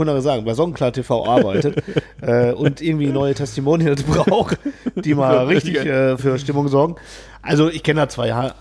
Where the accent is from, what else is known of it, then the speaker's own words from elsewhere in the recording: Mülheim an der Ruhr, North Rhine-Westphalia, Germany; Weißt du, ich bin ja in Mülheim Ruhr groß geworden und wir hatten ja da die Ruhr, haha.